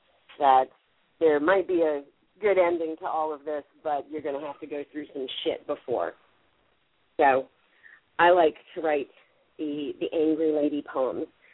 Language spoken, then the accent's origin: English; Bangor, Maine, United States; born there; Well, I was born in Bangor, Maine